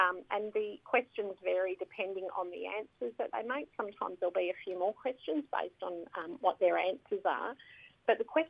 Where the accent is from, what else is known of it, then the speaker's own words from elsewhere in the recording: Perth, Western Australia, Australia; Beverley, and my grandmother's country is down in further south into Woodnelling. I grew up on Wadjuk Budja in Perth, and I am the eldest daughter of the eldest daughter in my family.